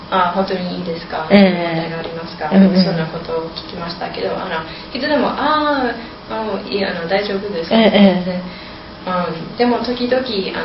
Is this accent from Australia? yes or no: no; United States; Japanese is a second language; あの私はアメリカ人ですけど